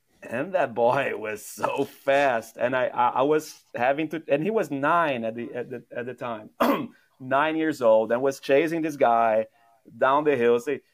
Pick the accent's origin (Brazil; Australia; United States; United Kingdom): Brazil; English is a second language; now in Canada; I'm an immigrant from Brazil to Canada today. And I speak funny.